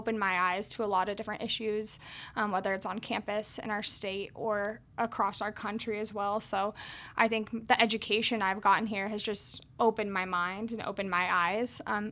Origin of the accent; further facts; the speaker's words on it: Billings, Montana, United States; I'm from Billings.